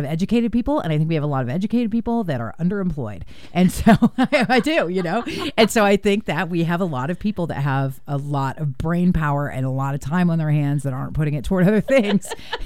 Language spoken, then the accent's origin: English; Portland, Oregon, United States; So I try to make it, for me, like I'm from Portland, like I'm a native. And so I grew up here when the queer community was a lot different.